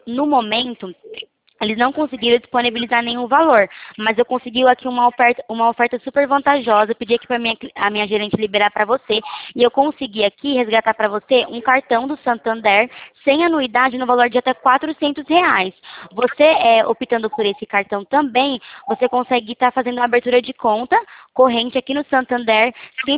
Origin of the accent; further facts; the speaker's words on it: Nova Odessa, São Paulo, Brazil; Eu sou aqui de Nova Odessa.